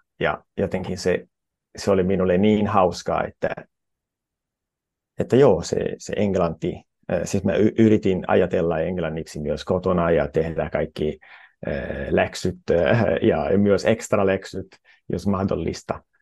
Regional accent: Italy; first language Italian; Finnish is a second language; mä olen italialainen, eli italia on mun ainoa äidinkieli. Sitten sen lisäksi osaan saksaa, englantia, portugalia, suomea, ranskaa ja romania aika hyvin.

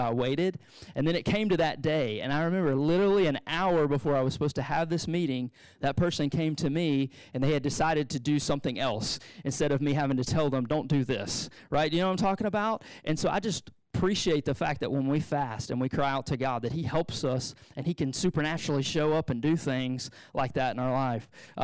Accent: United States; I'm an American. I don't speak French. I don't speak Spanish.

